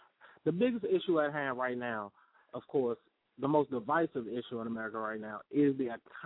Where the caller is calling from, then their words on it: Washington, District of Columbia, United States; I'm calling from Washington, D.C.